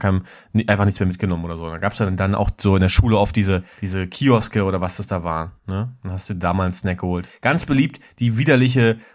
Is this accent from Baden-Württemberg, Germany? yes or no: no; Berlin, Germany; ich komme ja aus Köpenick